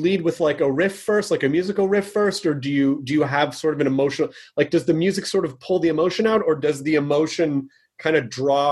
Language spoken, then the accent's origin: English; Memphis, Tennessee, United States; I miss Nashville. I grew up in Memphis.